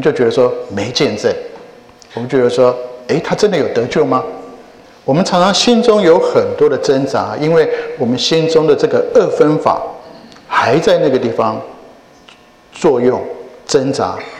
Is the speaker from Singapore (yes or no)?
no; Taiwan; 很有意思，我是在台湾长大